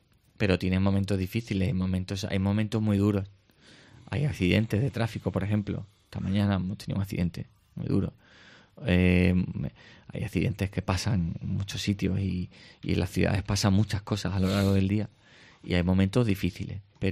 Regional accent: Jerez de la Frontera, Andalusia, Spain; born there; now in Cádiz, Spain; Bueno, pues es verdad que nací en Jerez, pero ya hace casi 20 años decidí venirme a Cádiz

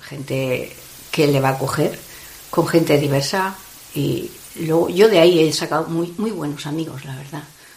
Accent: Valladolid, Castile and León, Spain; Teníamos un grupo en Valladolid, de donde yo soy

